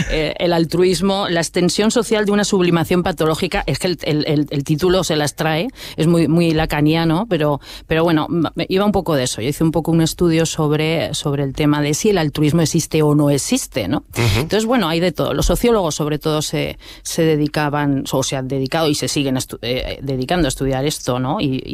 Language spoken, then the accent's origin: Spanish; Huesca, Aragon, Spain; Viva Huesca, que es mi pueblo.